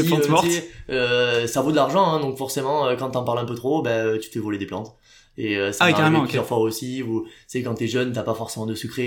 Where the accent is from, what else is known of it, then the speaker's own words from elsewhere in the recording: Roquevaire, Provence-Alpes-Côte d'Azur, France; now in Canada; je viens du sud de la France, plus précisément Roquevert, c'est un petit village à côté d'Aubagne, donc entre Aix et Marseille.